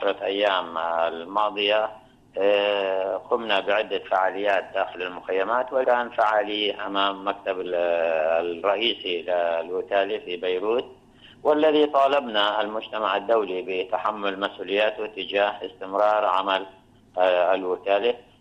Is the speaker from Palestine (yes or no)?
yes; Palestine; نحن كلاجئين فلسطينيين نستشعر الخطر على جوهر القضية الفلسطينية